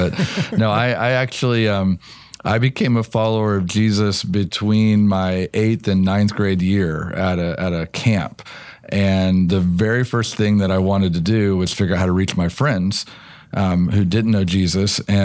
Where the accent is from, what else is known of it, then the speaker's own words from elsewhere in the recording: Illinois, United States; now in Edmond, United States; So I grew up in Illinois, but my wife and I, we've been here for 25 years. So we're definitely from Oklahoma now.